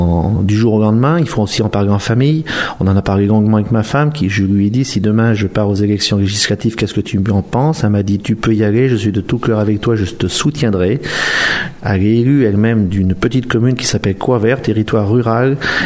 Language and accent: French; Saint-Jean-d'Angély, Nouvelle-Aquitaine, France; born there; Donc je suis né à Saint-Jean-d'Angély il y a 44 ans. Je suis exploitant agricole à Aunay-de-Saintonge.